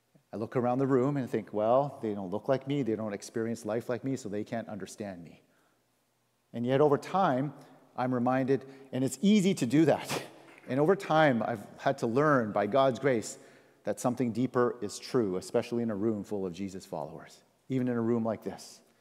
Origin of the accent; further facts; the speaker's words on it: Canada; also born or lived in United States; I was born in America, but I also grew up in Canada, so I have these two citizenships and cultural identities.